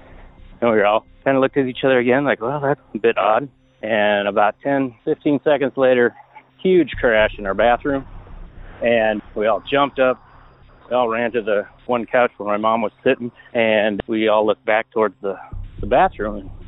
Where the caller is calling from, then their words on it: Portland, Oregon, United States; I'm calling from Portland, Oregon.